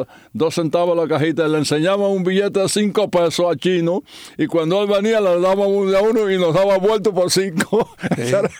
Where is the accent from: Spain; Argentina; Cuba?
Cuba; Santa María; En Cuba, en la época aquella de mi pueblo, en Santa María, estábamos cerquita de Túnez